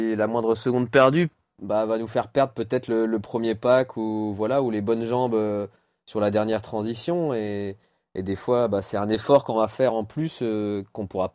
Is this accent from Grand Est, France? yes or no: yes; Nancy, Grand Est, France; Et moi, j'ai commencé sur un open chez moi à Nancy.